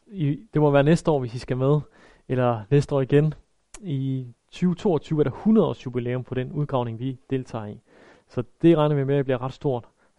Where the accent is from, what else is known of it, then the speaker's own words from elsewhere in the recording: Jutland, Denmark; I kan godt høre, jeg er fra Jylland.